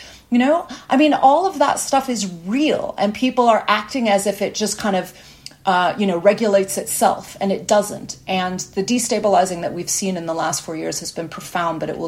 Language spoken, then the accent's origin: English; United States; now in abroad; As an American who lives abroad, I'm going to think that this has massive consequences for everyone.